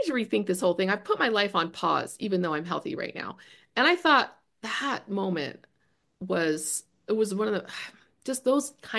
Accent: Seattle, Washington, United States; also born or lived in Texas; now in Utah, United States; But I mean, I grew up in Seattle. I don't love the overcast and the rain and the trees and all that. We spent 20 years in Texas, which I loved.

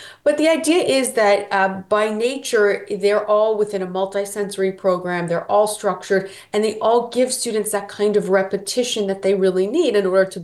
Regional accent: Florida, United States; I grew up in Florida, and I grew up within the field of education.

